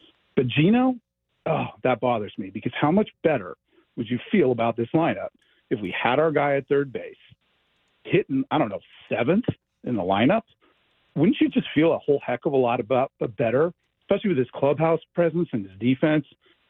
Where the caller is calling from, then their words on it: California, United States; I'm calling from Southern California and Dodgerland here